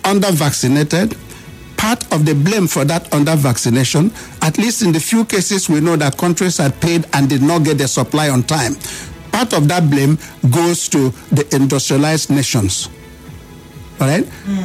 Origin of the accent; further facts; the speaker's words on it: Nigeria; I'm Nigerian, I'm proud of those factors.